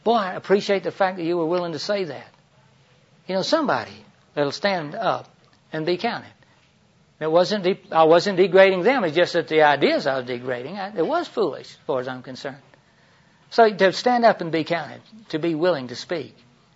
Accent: Florida, United States; I grew up in Central Florida, as I mentioned, and she hated oysters.

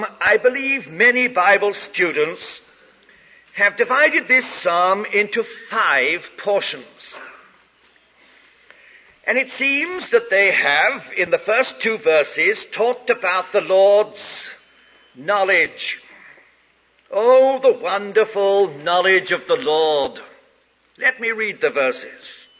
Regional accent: England, United Kingdom; born there; also born or lived in South America / West Indies; You know, I was born in England, even though I've lived in South America and the West Indies for so long.

